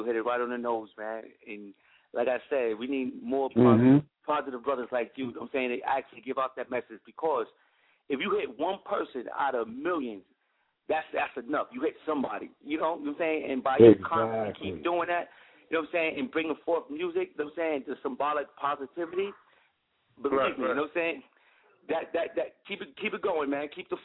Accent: Yonkers, New York, United States; I'm actually from New York, Yonkers.

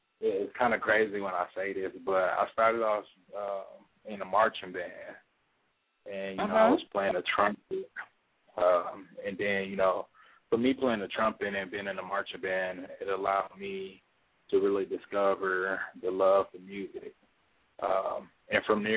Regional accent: Evansville, Indiana, United States; So, and I'm from the Indiana area, Evansville, Indiana.

